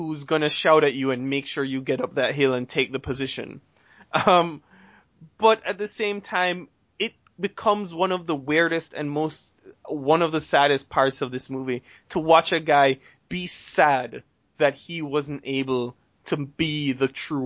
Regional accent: Jamaica; and you have to understand, as a Jamaican, I do love cricket.

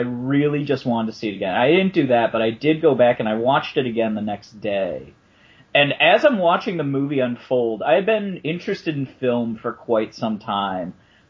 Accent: United States; I wasn't old enough, because I grew up in the States, actually.

